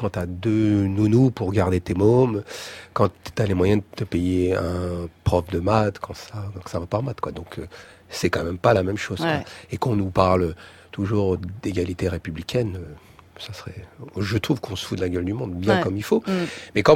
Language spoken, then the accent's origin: French; France; En tant que Français